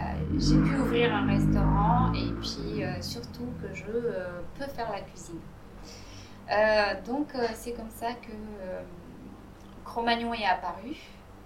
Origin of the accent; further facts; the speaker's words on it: Moldova; Oui, ça me plaisait, mais dans mon pays d'origine, qui est l'Moldavie, la cuisine était toujours le centre des événements